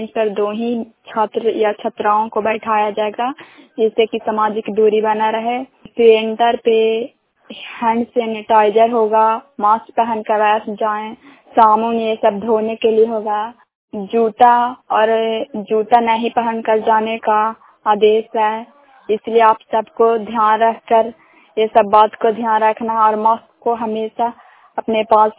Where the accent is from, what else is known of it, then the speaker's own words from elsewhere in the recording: Bihar, India; साम, पंचायत साम, प्रखंड करारपुरा, जिला नालंदा के निवासी हूँ।